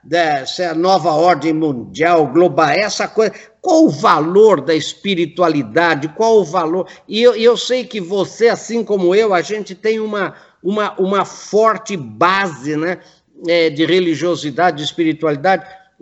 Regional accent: Sorocaba, São Paulo, Brazil; eu sou de Sorocaba

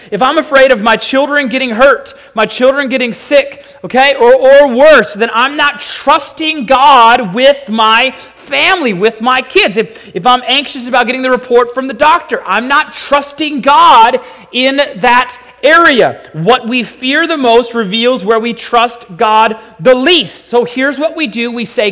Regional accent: United States; I'm just an American.

